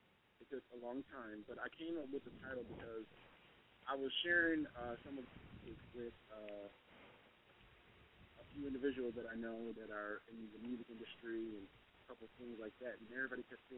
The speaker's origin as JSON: {"language": "English", "town": "Port Huron", "region": "Michigan", "country": "United States", "tie": "born or raised there", "said": "So I grew up in Port Huron, Michigan. It's a small city outside of Detroit."}